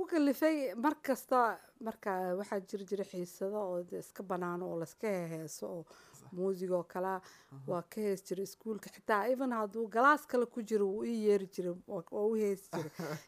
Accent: Burao, Togdheer, Somalia; also born or lived in Mogadishu; waxaan ku dhashay xamar yaraantaydii intii hore ogaa waxaan kusoo barbaaray burco kadibna xamar baan kusoo noqday

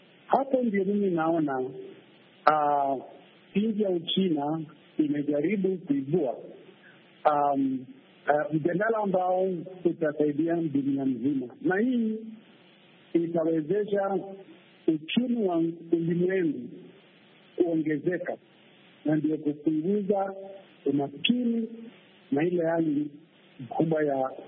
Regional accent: Kenya; Mimi ni Mkenya, saa hii ninaongea nikiwa Kenya.

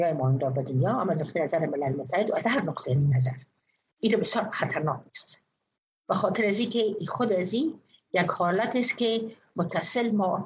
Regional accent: Afghanistan; من نه یکی از طالبان هستم، من افغان هستم.

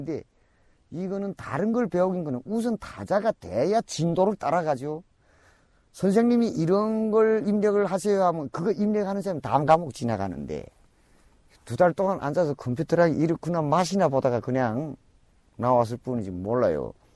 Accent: North Korea; now in South Korea; 우리 북한에서 온 사람들을

